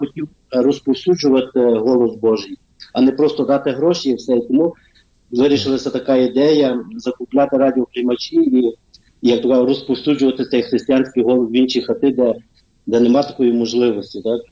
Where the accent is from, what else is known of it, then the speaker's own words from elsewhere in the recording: Korysno, Lviv Oblast, Ukraine; moved away as an adult; я сам родом з Перемишлянщини, таке є село Корисно. Був там народжений. От, потім 20 років як за границею. От я в 2001 році як виїхав.